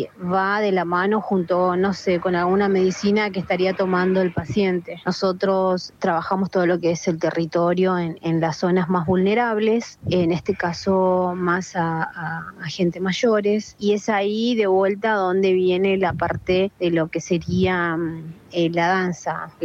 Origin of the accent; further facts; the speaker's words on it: Paraguay; Soy profesora de danza folclore de mi país, soy de Paraguay.